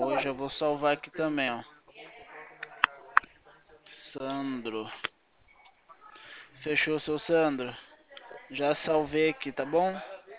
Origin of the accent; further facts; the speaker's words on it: Atibaia, São Paulo, Brazil; Eu sou daqui do estado de São Paulo, aqui na cidade de Atibaia, interior, sou interior. Que a gente fala porta, porteira, portão.